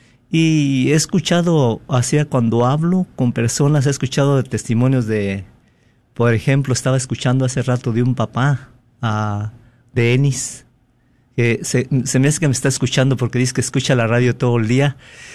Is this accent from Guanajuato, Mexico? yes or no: yes; Coroneo, Guanajuato, Mexico; Pero hay muchas personas ahí en Amarillo de allá de donde soy yo, de Guanajuato. A lo mejor me escuchan, a los de Coroneo, Guanajuato.